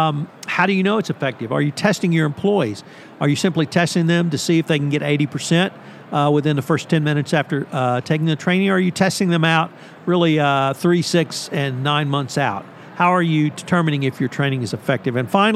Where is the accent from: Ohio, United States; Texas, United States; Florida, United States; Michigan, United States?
Texas, United States; Bryan; who funded the Carnegie Library in my hometown of Bryan, Texas.